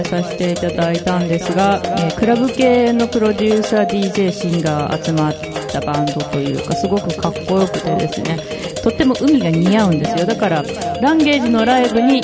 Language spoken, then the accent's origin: Japanese; Hiroshima, Japan; あの地元が広島なんですけど、お盆前にちょっと帰りましてですね